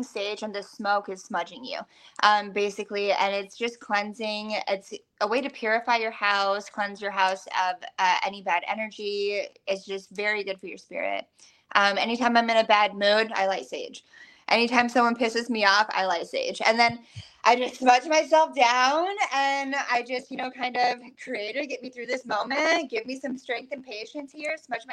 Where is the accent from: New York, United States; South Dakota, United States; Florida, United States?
South Dakota, United States; Flanders; And so I grew up in Flanders, South Dakota, tribal housing on the res. My mom's Native American.